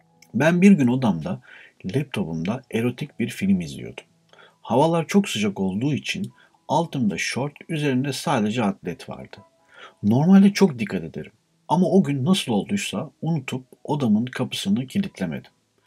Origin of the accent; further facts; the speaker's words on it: Manisa, Turkey; Aslen biz Manisalıyız.